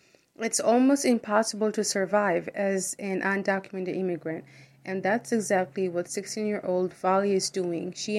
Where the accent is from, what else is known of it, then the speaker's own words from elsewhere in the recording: Hudson, United States; I'm 18 years old, and I'm from Hudson.